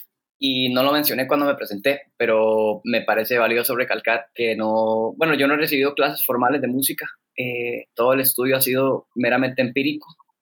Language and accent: Spanish; Costa Rica; Yo como tico no me identifico tanto porque yo nací aquí toda mi vida